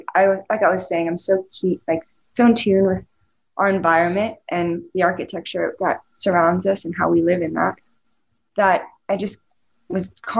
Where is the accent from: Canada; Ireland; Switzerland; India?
Switzerland; And I grew up in Switzerland, and I always found myself very creative, like from a young age.